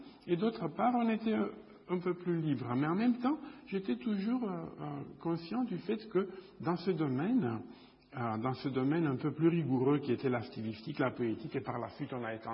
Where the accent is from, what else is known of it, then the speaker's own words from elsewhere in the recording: Bucharest, Romania; now in Chicago, United States; je suis né à Bucarest, en Roumanie, il y a longtemps. Et je vis aux États-Unis, j'enseigne à l'université de Chicago.